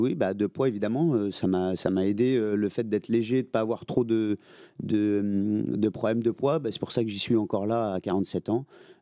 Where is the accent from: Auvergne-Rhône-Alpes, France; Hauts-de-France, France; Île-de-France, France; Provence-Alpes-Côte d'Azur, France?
Île-de-France, France; Nanterre; je suis né à Nanterre Université, donc j'ai pas beaucoup de chevaux dans mon quartier.